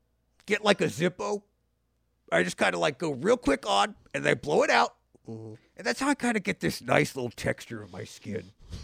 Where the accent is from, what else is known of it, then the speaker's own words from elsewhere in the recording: Reseda, California, United States; Yep. I grew up in Reseda. I was adopted by two old, nice white people.